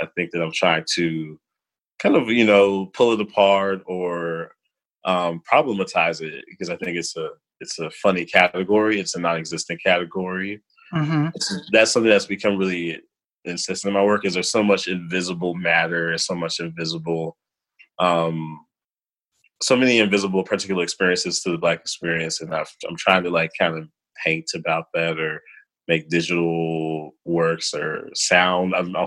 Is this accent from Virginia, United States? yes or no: no; Chicago, Illinois, United States; growing up in Chicago, that's how I sort of stumbled into college and went away.